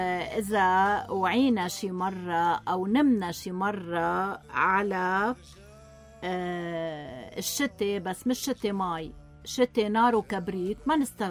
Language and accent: Arabic; Lebanon; نحن شعب لبناني معتر ومعذب ومخطوف،